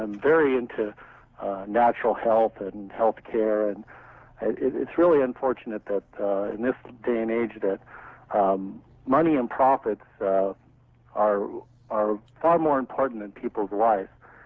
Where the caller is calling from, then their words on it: Huntington Beach, California, United States; Well, I'm calling from Huntington Beach.